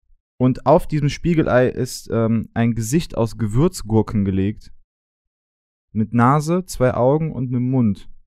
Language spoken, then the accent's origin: German; Aldenhoven, North Rhine-Westphalia, Germany; Ich komme nicht aus dem Rheinland, ich komme aus Aldenhoven, Junge.